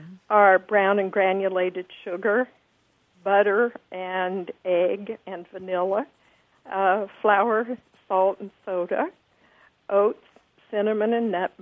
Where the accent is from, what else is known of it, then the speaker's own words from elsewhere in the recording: Kansas City, Missouri, United States; Oh, you're absolutely right. That's why I sound normal to you. I'm from Kansas City.